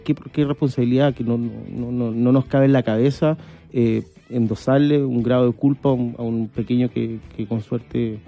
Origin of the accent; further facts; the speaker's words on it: Villa Alemana, Valparaíso, Chile; yo también, somos de Villa Alemana, la quinta región.